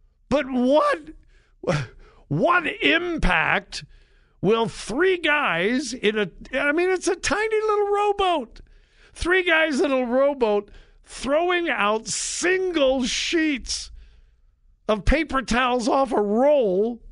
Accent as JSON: {"language": "English", "region": "California", "country": "United States", "tie": "born or raised there", "said": "I've been there dozens of times when I was growing up in California."}